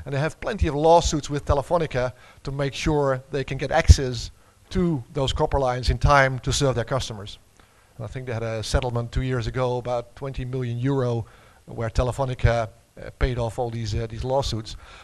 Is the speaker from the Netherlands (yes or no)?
yes; Netherlands; Last but not least, the Netherlands, my home country.